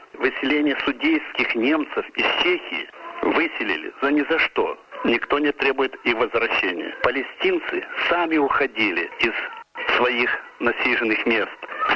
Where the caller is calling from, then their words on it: Sydney, New South Wales, Australia; Я звоню из Сиднея.